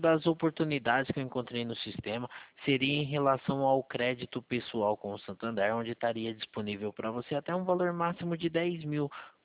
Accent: Valinhos, São Paulo, Brazil; eu sou aqui de Valinhos.

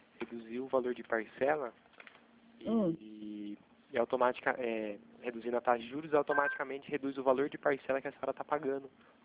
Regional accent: Itatiba, São Paulo, Brazil; eu sou daqui de São Paulo, mas do interior. Eu sou daqui de Itatiba.

